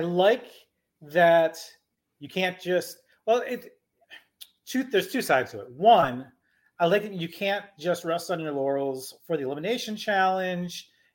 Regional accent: Midwest, United States; I almost said specialty sodas, and I had to pivot because I'm from the Midwest.

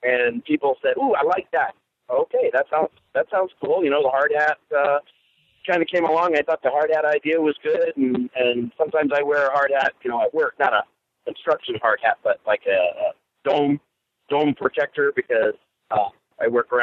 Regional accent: Olympia, Washington, United States; I grew up in Olympia

